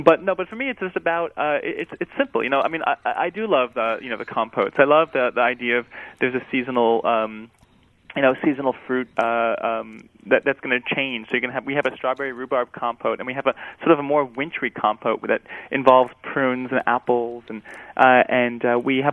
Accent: New York, United States; for us growing up in the New York area, they're pretty much a Jewish cookie

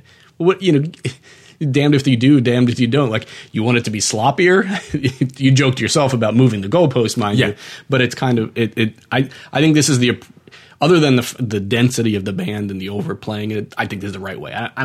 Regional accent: Long Island, New York, United States; I'm from Long Island originally.

